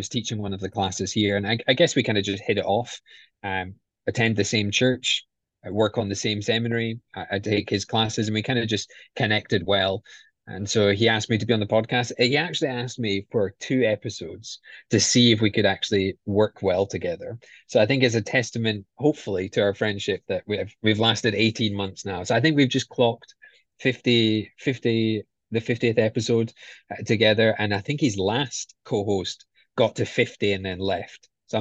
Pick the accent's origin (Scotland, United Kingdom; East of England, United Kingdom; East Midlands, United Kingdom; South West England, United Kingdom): Scotland, United Kingdom; most people know I'm from Scotland